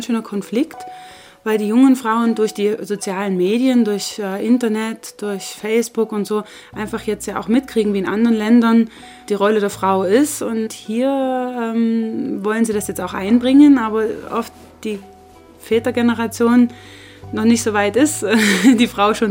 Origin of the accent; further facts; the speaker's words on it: East Germany, Germany; Ich bin ja in der DDR groß geworden, bin also atheistisch groß geworden.